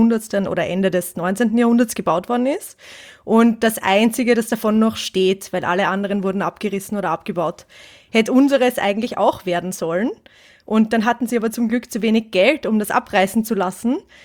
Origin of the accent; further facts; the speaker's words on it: Vienna, Austria; ich komme aus Wien